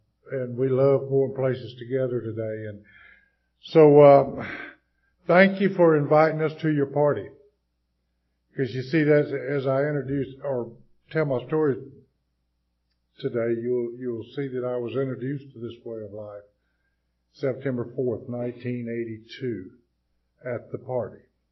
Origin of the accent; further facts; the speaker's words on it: West Blockton, Alabama, United States; Good morning.